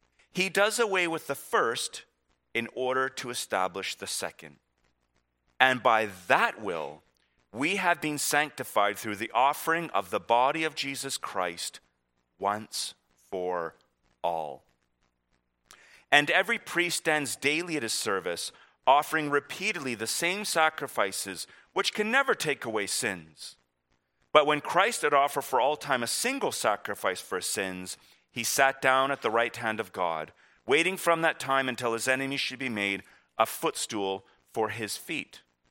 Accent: Pacific Northwest, United States; And I grew up skiing in the Northwest

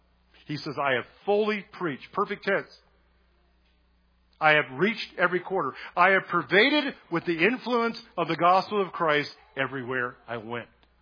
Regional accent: California, United States; born or raised there

